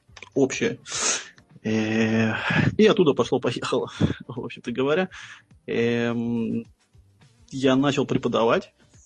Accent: Saint Petersburg, Russia; now in Israel; Я последние 20 лет обитаю в Израиле. В оригинале я из Питера.

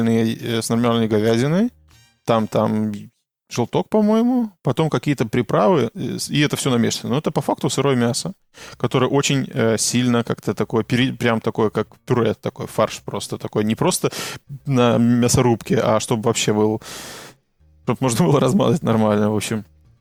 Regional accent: Belarus; now in Prague, Czechia; Ну, я из маленького города, и когда я уезжал еще из Минска, там не было такого обилия

